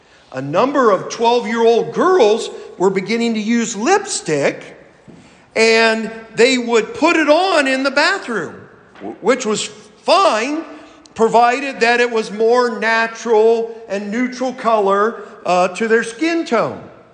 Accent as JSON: {"language": "English", "town": "Kettlersville", "region": "Ohio", "country": "United States", "tie": "born or raised there", "said": "going all the way back when I was a kid and teenager in church growing up in Kettlersville."}